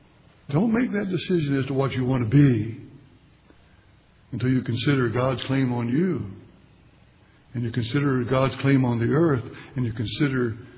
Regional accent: West Virginia, United States; I grew up in West Virginia, and it's called the Mountain State for good reason.

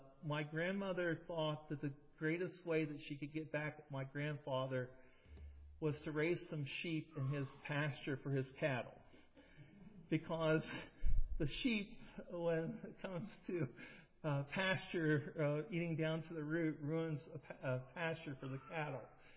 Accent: Ohio, United States; Now, as some of you know, I grew up in here in Ohio. I grew up in Coshocton County in the hills.

